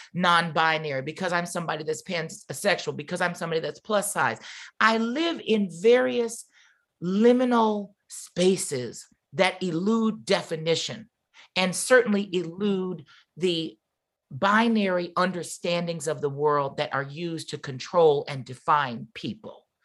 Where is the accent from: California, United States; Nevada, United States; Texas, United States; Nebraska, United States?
California, United States; Santa Monica; But when I was growing up in the late 80s and early 90s, and I said, I'm from Santa Monica, folks would be confused